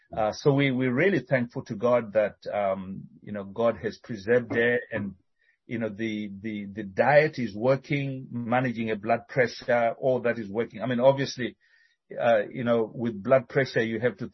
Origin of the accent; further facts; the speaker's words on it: Zimbabwe; now in Johannesburg, South Africa; Some of you know we are originally from Zimbabwe, but we are serving from South Africa, you know, in Johannesburg. And we've been in South Africa for 4 years. So we actually moved to South Africa when we started serving with Mission to the World.